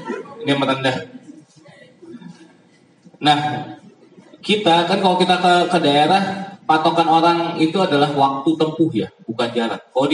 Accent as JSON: {"language": "Indonesian", "region": "Jakarta", "country": "Indonesia", "tie": "born or raised there", "said": "Untungnya saya dari kecil di Jakarta"}